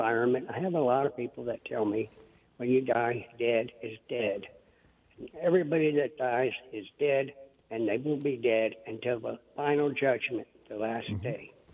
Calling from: Pontiac, Illinois, United States; Pontiac, Illinois.

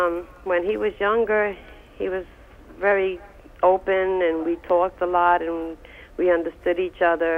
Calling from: Jersey City, New Jersey, United States; Jersey City.

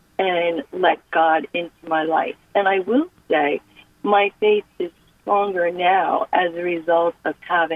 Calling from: New Jersey, United States; This is Morris County, actually.

